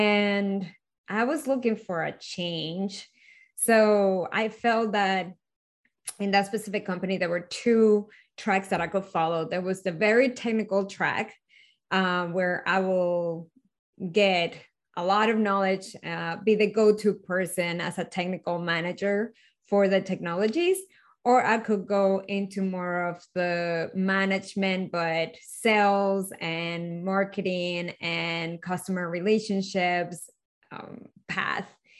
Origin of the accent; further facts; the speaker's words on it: Venezuela; because I was born and raised in Venezuela.